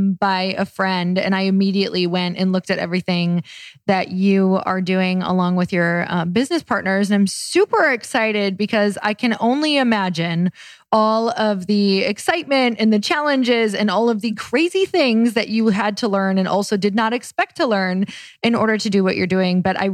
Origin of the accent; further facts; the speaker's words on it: Midwest, United States; I'm from a place similar to Canada, in the Midwest.